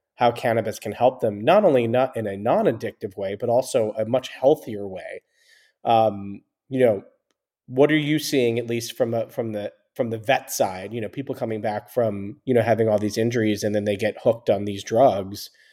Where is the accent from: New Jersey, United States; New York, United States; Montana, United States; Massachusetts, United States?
New York, United States; You know, I grew up in New York, and, you know, kind of started my career in like the late 90s, early 2000s.